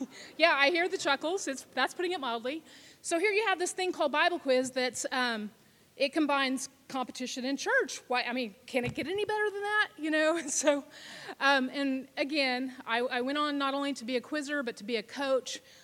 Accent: Claremore, Oklahoma, United States; I was born and raised here in Claremore, graduated from Sequoia High School.

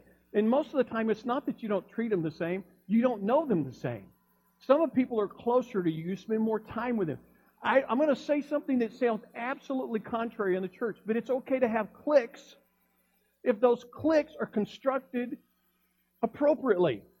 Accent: Alabama, United States; Because, you see, I grew up in Alabama. We didn't care.

